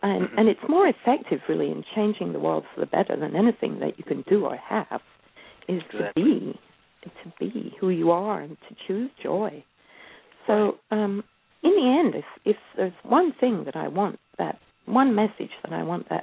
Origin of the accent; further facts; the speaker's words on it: Scotland, United Kingdom; moved away as an adult; now in United States; I grew up in Scotland and I moved to Northern California when I was 30.